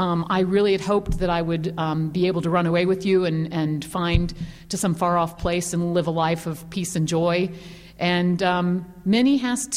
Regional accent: Texas, United States; And some of that is because I'm originally from Texas, and we have a lot of strong women in Texas.

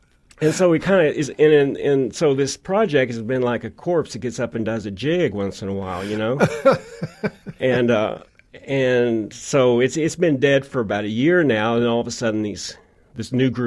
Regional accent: Tulsa, Oklahoma, United States; And I go, I'm from Tulsa.

